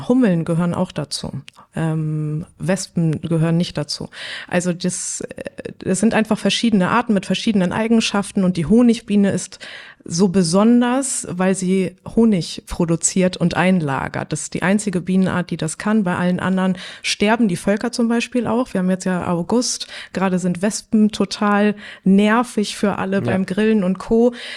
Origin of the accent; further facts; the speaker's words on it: Hamburg, Germany; now in Nordfriesland, Germany; Ich bin eigentlich eine Hamburgerin, bin jetzt seit 10 Jahren in Nordfriesland. Mein Papa ist Nordfriese, ich war zwischendurch schon mal hier auch auf einer Schule in Bredstedt.